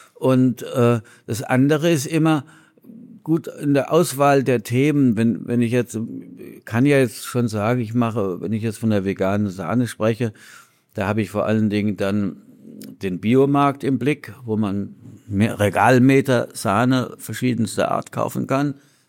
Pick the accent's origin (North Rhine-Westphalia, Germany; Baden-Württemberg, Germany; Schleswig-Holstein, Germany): Baden-Württemberg, Germany; bei uns in Süddeutschland, ich bin ja aus der Gegend von Heidelberg